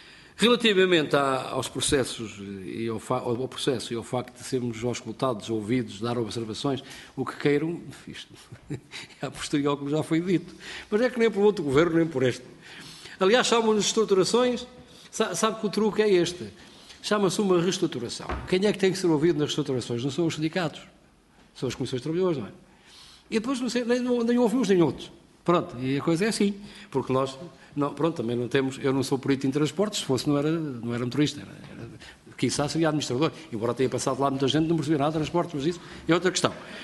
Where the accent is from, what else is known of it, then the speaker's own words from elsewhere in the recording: Norte, Portugal; como se diz no Minho, lá da minha terra